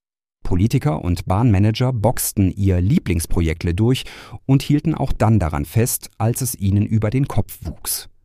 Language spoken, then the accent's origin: German; Stuttgart, Baden-Württemberg, Germany; born there; moved away; Als gebürtiger Stuttgarter habe ich meine Heimatstadt schon vor vielen Jahren verlassen und bedauere es nicht.